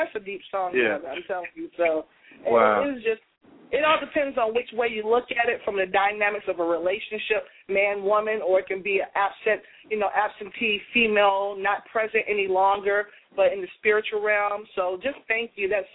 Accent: Boston, Massachusetts, United States; because I'm from Boston.

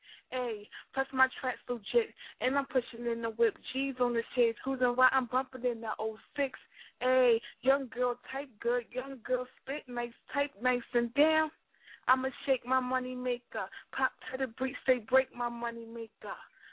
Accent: New Haven, Connecticut, United States; I'm from New Haven, Connecticut. I'm an up-and-coming female rapper.

